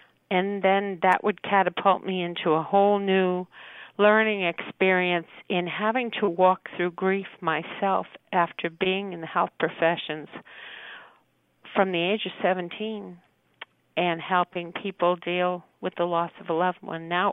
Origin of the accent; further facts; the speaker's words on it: Massachusetts, United States; the woman that planned both my mom and dad's funeral in my hometown in Massachusetts